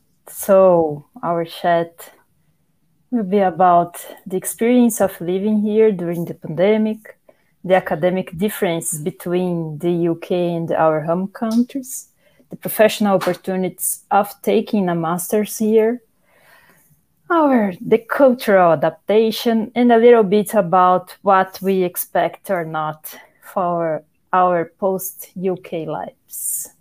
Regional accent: Brazil; English is a second language; I'm from Brazil, so it's really different.

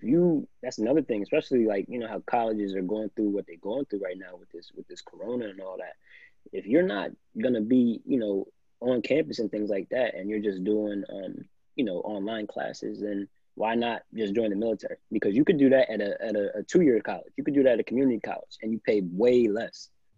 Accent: Lake Valley, New Jersey, United States; Like I'm just a kid from Lake Valley. I'm a kid from South Jersey. Like nobody knows where that's at, things like that.

